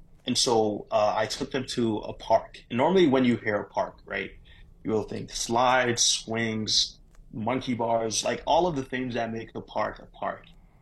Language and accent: English; Nigeria; I'm not sure whether being like Nigerian has something to do with it, but back home, like our people are always so open, we're always so friendly.